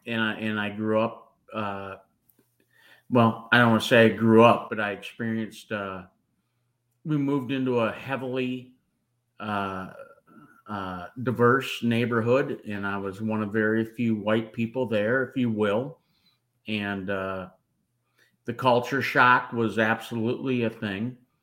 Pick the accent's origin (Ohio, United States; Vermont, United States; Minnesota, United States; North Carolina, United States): Minnesota, United States; Mankato; Minnesota. I was born and raised in Mankato, Minnesota. 1967, I was born, October 16, 67.